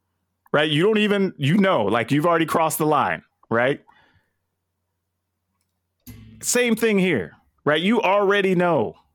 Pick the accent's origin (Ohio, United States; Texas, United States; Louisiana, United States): Texas, United States; I grew up in South Texas. I know people from Mexico.